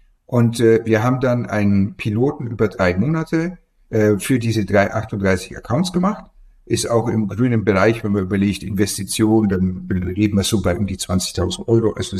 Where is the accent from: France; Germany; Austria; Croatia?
France; German is a second language; Also ich bin aus Frankreich